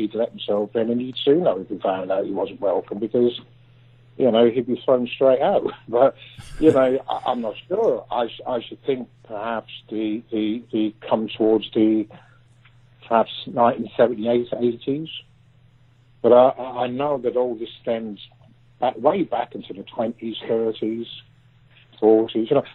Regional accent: Ireland; born there; I was born in Ireland.

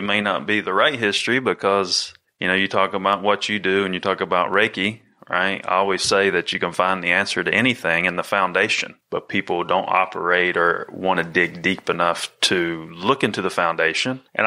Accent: Candler, North Carolina, United States; also born or lived in New Jersey; I was born in Candler, North Carolina, you know, and lived there and then lived... You know, went back and forth from there to New Jersey my whole life.

